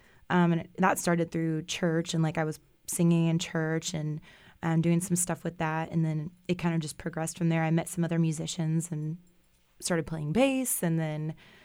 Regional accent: Cypress, Texas, United States; So I grew up down in Cypress, Texas, which is like northwest Houston. People think Houston. It's like 45 minutes from downtown Houston.

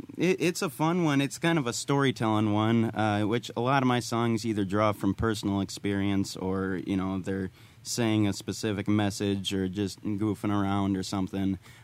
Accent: Brainerd, Minnesota, United States; also born or lived in Twin Cities; I was born in the Twin Cities and mm-hmm. spent most of my life in the Brainerd area.

